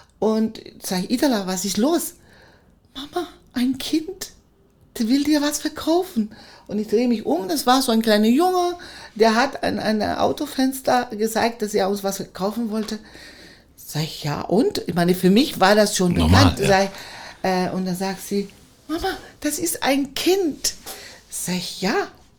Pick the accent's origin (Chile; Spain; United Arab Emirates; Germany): Chile; bei uns in Chile ist das so, als ich Hebamme gelernt habe, man konnte sich die Hebamme aussuchen.